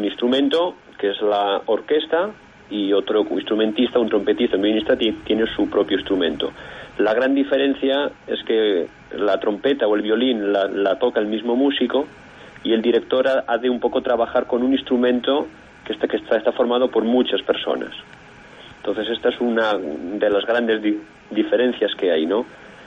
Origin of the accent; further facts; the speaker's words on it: Calahorra, La Rioja, Spain; o en mi pueblo, en Calahorra, o en Vitoria, hasta esa época no lo podía hacer.